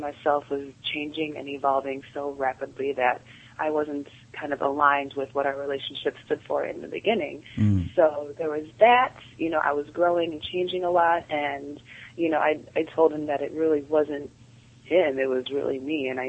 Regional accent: Zambia; now in United States; like I'm from Zambia, but I've just been in the States forever.

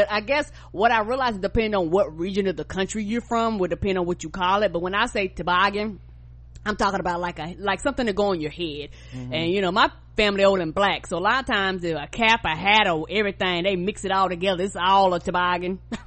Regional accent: the South, United States; You know, I'm from the South, and I'm talking to people online

